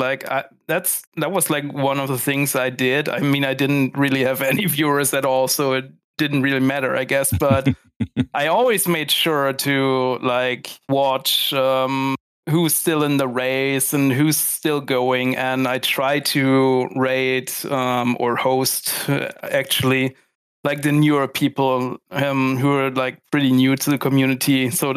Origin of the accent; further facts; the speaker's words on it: Germany; I've always played with my friends. I've had like a Game Boy and a Nintendo 64.